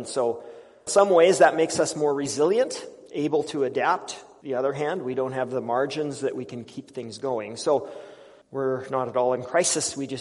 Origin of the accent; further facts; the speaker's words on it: Canada; I'm traveling as a Canadian citizen, and citizenship in Canada has its privileges.